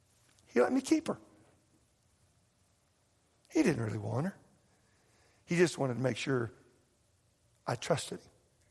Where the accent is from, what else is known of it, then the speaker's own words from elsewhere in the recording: Texas, United States; I'm from Texas. 40 million. There are not 40 million people in Texas, I don't think.